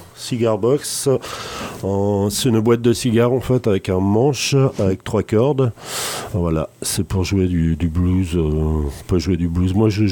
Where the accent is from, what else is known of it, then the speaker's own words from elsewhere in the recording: Auvergne-Rhône-Alpes, France; Je viens du nord des Combrailles, en dessous de Montluçon, entre Montluçon et Clermont-Ferrand.